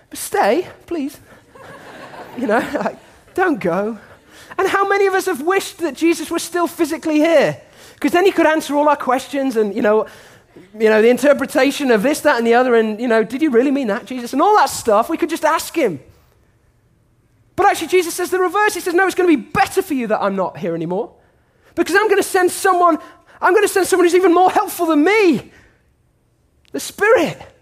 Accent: England, United Kingdom; because I'm English and my teeth are terrible.

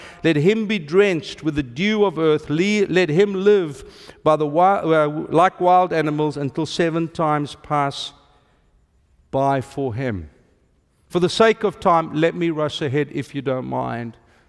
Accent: South Africa; I can go to Brazil without a visa as a South African. I can go to Libya without complexity as a South African.

